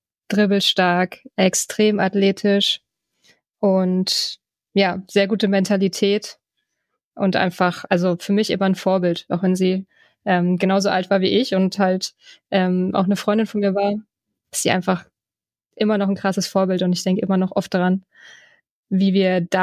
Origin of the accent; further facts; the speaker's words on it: Oberhof, Thuringia, Germany; Ich bin im Osten geboren. Ich bin ein Ossi, Thüringerin, bin in Oberhof geboren und deswegen immer der Osten.